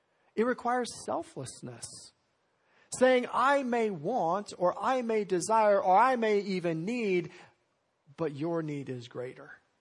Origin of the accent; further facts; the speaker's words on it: Colorado, United States; I think of a couple older men in the church that I grew up in Colorado